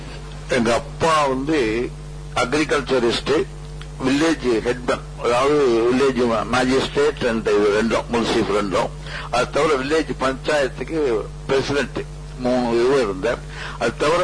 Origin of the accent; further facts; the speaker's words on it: Tamil Nadu, India; born there; ஆவியூர் என்ற கிராமம் திருக்கோவிலூருக்கு பக்கத்துல இருக்கு. அதுல ஒரு குடிசையில 1908 நவம்பர் மாசம் பிறந்தேன்.